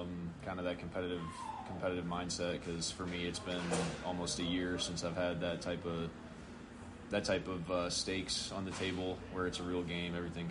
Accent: Chicago, Illinois, United States; Yeah, I mean, I'm from Chicago. You know, baseball's only played probably 4 months out of the year, 5 months out of the year.

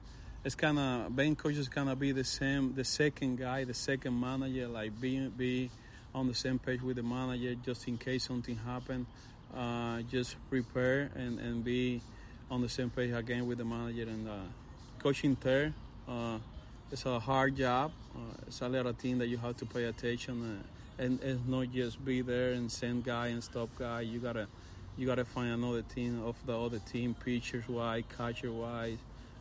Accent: Dominican Republic; now in United States; Well, I'm from Dominican Republic in a really small town, and my first year in the United States was 2012

